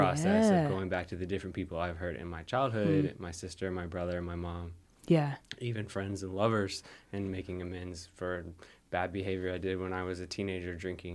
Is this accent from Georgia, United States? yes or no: yes; Georgia, United States; I grew up in Georgia, so not so far away.